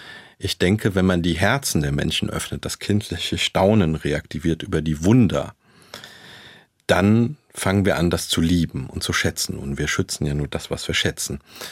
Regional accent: Rhineland-Palatinate, Germany; also born or lived in Bonn / Hamburg; Ich habe ja nach meinem Abitur in Bonn studiert, habe dann mal in Hamburg gelebt. Westerwald, das ist meine Heimat, da habe ich alles, kenne alles, da bin ich drauf konditioniert.

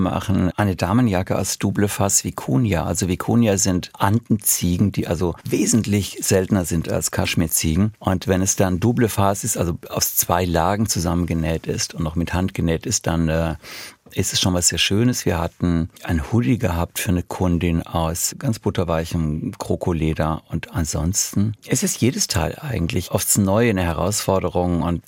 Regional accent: Frankfurt, Hesse, Germany; wenn ich sage, ich komme aus Frankfurt

